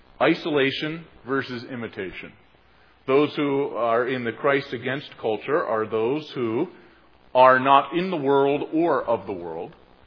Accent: Pennsylvania, United States; I grew up in Pennsylvania, hence the affinity for Penn State University here in their football program.

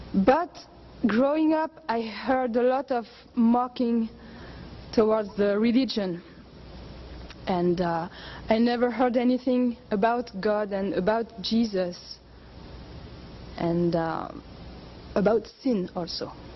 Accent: France; English is a second language; now in United States; I come from France, and I'm a long way from home

